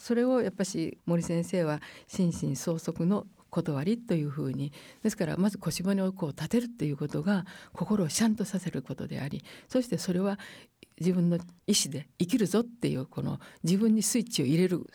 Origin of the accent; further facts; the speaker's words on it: Kochi, Japan; 父と母が県外同士が一緒になったのが高知だったもんで、で高知で生まれて高知で育ってるんですけども